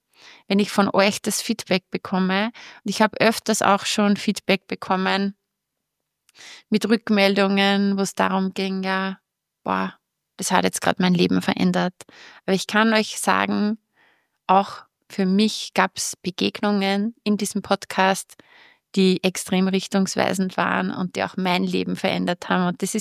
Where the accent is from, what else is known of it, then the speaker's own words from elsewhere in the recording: Upper Austria, Austria; du hörst es ja sicher auch jetzt an meiner Aussprache, ich komme aus Oberösterreich.